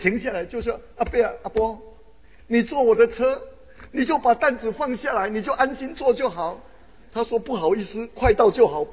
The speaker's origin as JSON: {"language": "Chinese", "country": "Taiwan", "lives_now": "North America", "said": "我们台话叫呵呵"}